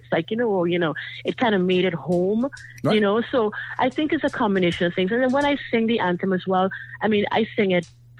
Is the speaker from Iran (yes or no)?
no; Trinidad & Tobago; now in United States; You know, I came here from Trinidad. And, mm-hmm. you know, I planted my roots here. I fell in love with this country.